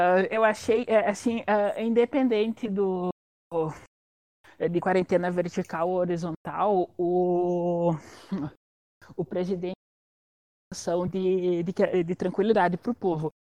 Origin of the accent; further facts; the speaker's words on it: Rio Grande do Sul, Brazil; Eu sou gaúcha, pô, é churrasco, gente.